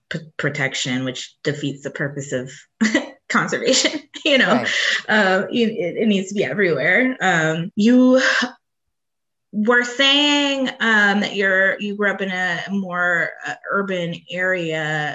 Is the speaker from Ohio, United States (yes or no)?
yes; Ohio, United States; I grew up in Ohio where we had cardinals